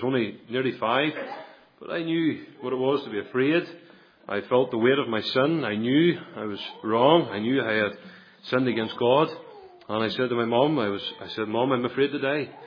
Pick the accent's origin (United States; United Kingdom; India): United Kingdom; Portglenone, Northern Ireland; I was originally from Port Nolan's, just a few miles away from there.